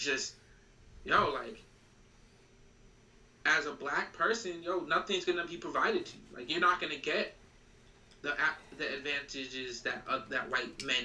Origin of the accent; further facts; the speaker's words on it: Boston, Massachusetts, United States; I grew up in Boston, right, where people say, like, yo, that's a white city, it's racist